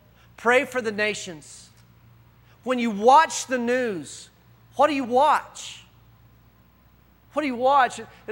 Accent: Texas, United States; Guys, I'm as patriotic. As they come. I'm a Texan through and through.

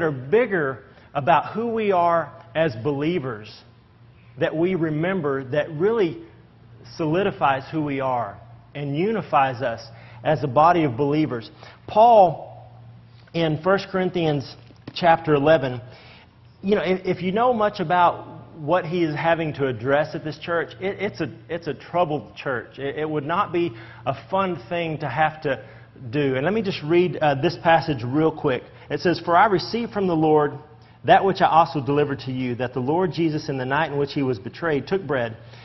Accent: Texas, United States; we have this common ancestry, whatever that means, but we're from Texas.

